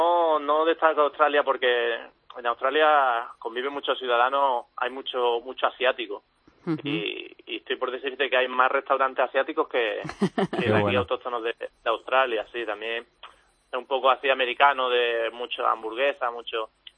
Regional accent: Spain; Nosotros también, pues somos 3 españoles en este mismo equipo.

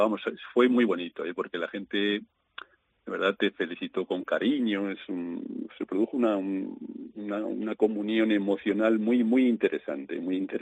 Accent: Sanzoles, Castile and León, Spain; Tengo ese honor, porque en Sanzoles ser Zangarrón supone un gran honor.

